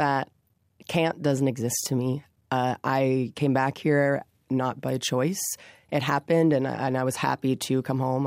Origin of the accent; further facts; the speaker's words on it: Nova Scotia, Canada; And also, I was born here. I'm from Nova Scotia, so, and I'm young, and like the world is out there.